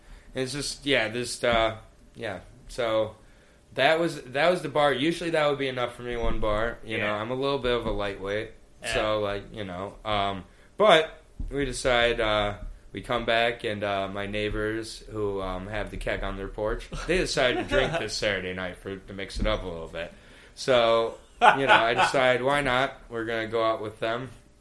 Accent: Michigan, United States; I've been near some. Growing up in Michigan, it's kind of amazing.

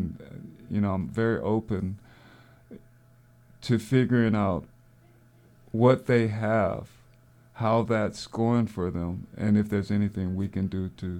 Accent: the South, United States; I'm a Southerner, and we don't just walk into your home.

